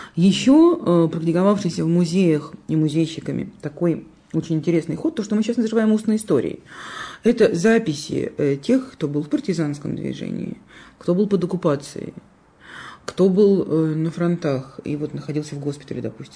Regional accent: Saint Petersburg, Russia; Если говорить о моем родном городе, огромное количество публикаций в течение последнего времени вышло в свет.

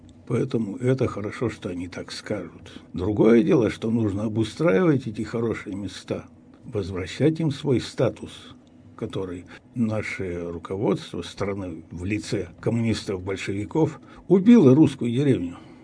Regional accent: Kosyakovo, Sverdlovsk Oblast, Russia; born there; Родился я в Свердловской области, в Алапаевском районе, деревня Косяково. Улица моя любимая, Гальянка называется.

